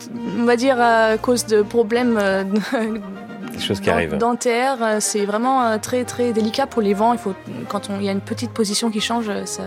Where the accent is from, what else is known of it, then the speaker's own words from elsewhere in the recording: France; moved away; Mais j'ai quitté la France relativement jeune